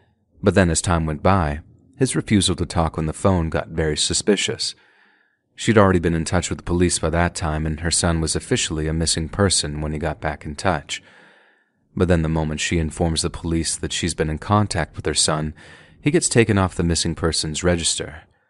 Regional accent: Widnes, North West England, United Kingdom; I'm from Widnes in northwestern England

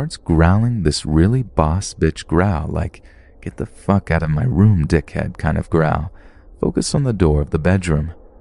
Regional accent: Kentucky, United States; I have a sort of red state vibe. I'm originally from Kentucky, love guns, I drive an old Dodge 2500

